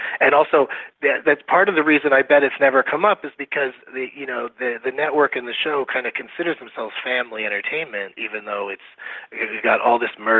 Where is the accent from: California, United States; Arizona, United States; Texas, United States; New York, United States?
California, United States; You know, when I come from California, it just seems like such a mythical land to some people.